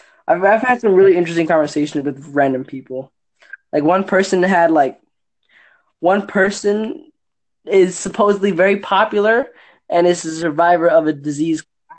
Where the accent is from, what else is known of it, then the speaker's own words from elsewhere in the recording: Virginia, United States; I'm from Virginia. I was actually really surprised. I thought like it was a U.S. exclusive.